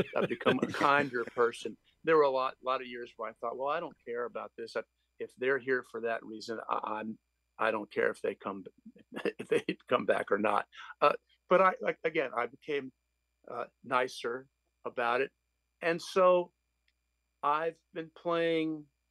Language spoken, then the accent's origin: English; Upper South, United States; sort of like Southern fiction, since I come from the Upper South.